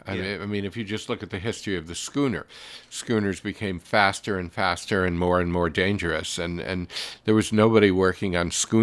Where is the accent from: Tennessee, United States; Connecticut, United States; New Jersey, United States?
Connecticut, United States; Hartford; I was from Hartford. I didn't come from exactly a maritime family